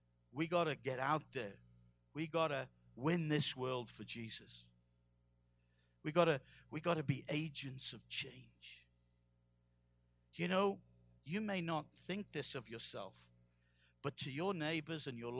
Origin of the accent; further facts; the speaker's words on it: England, United Kingdom; I'm an Englishman